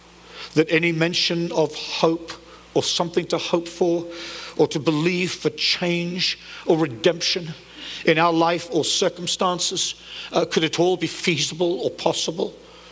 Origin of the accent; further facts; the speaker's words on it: United States; It's been an awful rinse cycle to be in as an American, viewing what is going on in the public square